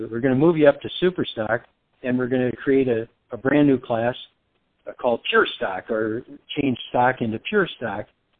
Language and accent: English; Wausau, Wisconsin, United States; in my hometown of Wausau, Wisconsin, in central Wisconsin